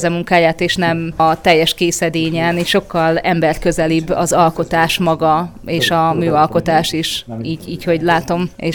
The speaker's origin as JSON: {"language": "Hungarian", "town": "Debrecen", "region": "Hajdú-Bihar", "country": "Hungary", "said": "Debreceni vagyok."}